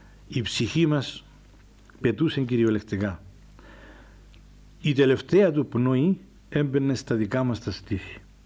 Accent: Gialousa, Famagusta District, Cyprus; Είμαστε σχεδόν χωριανοί από το Ριζοκάρπασο εκείνος, εγώ από την Γελούσα.

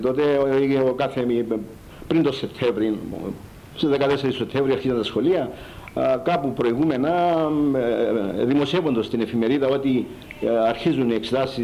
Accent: Cyprus; Τα μόνα εισοδήματα που είχε ο κόσμος τότε, η κάθε οικογένεια, τόσο στο χωριό μου αλλά και στα πιο πολλά γειτονικά χωριά, ήταν όταν κατά περιόδους πήγαιναν να εργαστούν σε κάποια μεταλλεία όπως στον Αμίαντο ή στην Καλαβασόν

